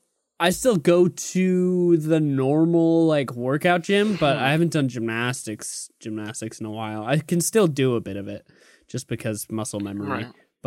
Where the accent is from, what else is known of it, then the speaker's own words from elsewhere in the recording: Portland, Maine, United States; born there; I was born in Portland, Maine.